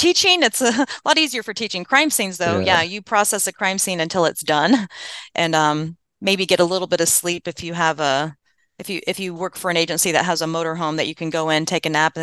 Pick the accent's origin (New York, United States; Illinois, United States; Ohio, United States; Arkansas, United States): Ohio, United States; And I really realize I grew up in Ohio, in a farm community, Ohio, and my parents just love Jesus.